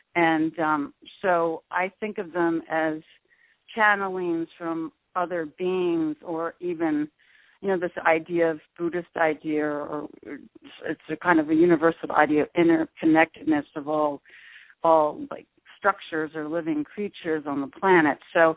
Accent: Baltimore, Maryland, United States; also born or lived in Chesapeake Beach, Maryland; Well, it's down near Washington, D.C. I grew up in Baltimore and Chesapeake Beach, Maryland.

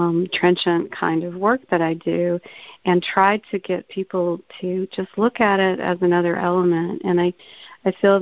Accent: the South, United States; I'm also from the South and had a kind of a crazy childhood like she did.

